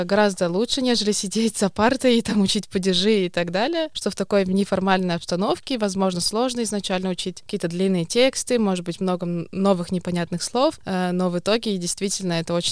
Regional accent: Narva, Ida-Viru County, Estonia; Да, вообще я родом из Нарвы.

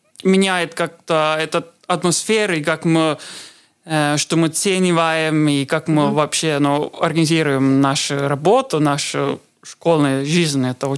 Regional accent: Estonia; first language Estonian; Russian is a second language; что я эстонец, так-то я был как, ну, интересно со мной общаться. Но вначале было трудно, я совсем не говорил на русском.

